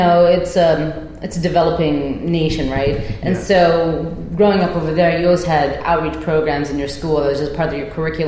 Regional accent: Philippines; growing up in the Philippines

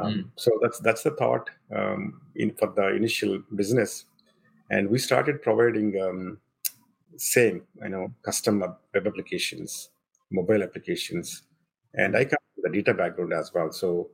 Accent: India; moved away as an adult; now in United States; I grew up in India, and then you know, I obviously, just like a lot of people, I worked at software companies in India initially

